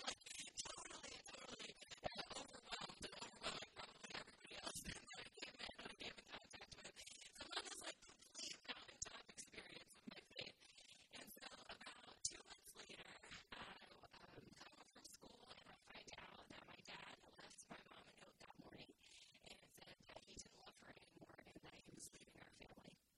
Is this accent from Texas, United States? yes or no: no; Colorado, United States; I'm originally from Colorado. I spent my first year of college at home in Colorado